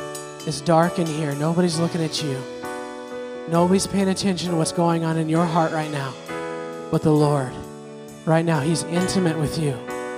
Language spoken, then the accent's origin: English; Montana, United States; I grew up in Montana.